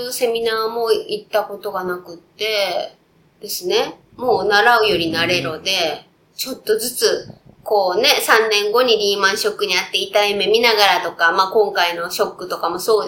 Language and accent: Japanese; Hiroshima, Japan; moved away as an adult; now in Tokyo, Japan; 広島の地元から上京して3年ぐらい経った時に、貯金もそこをつき始めて